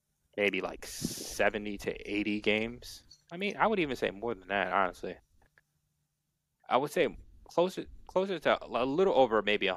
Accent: Bronx, New York, United States; Like 40 minutes. That's where I'm from. I grew up in the Bronx, so like 40 minutes.

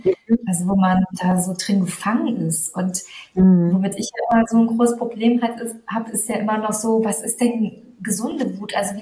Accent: Germany; also born or lived in United Kingdom; der Entschluss, nach Deutschland zurückzukehren, mir war schon klar, ne, dass ich in ein Land zurückkehre, in mein Heimatland

